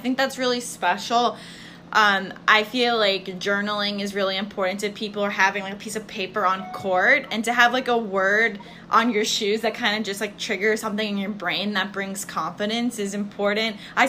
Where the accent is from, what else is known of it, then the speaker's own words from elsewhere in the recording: New York, United States; because I'm a New Yorker